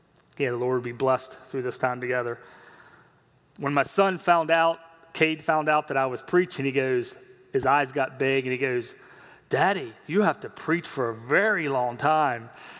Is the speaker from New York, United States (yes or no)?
no; Pennsylvania, United States; Vanessa and I were both born and raised in Franklin County, and we've been attending here at Antrim for about 4 years